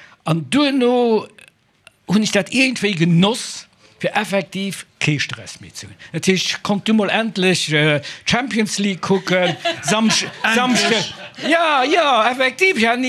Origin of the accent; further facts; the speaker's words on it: France; German is a second language; Ich bin aus Frankreich